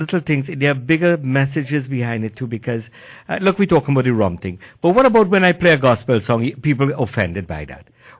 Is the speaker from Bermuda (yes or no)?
no; Trinidad & Tobago; I believe I am from a community that is a cosmopolitan, and I reflect that. I'm from Trinidad. I reflect that.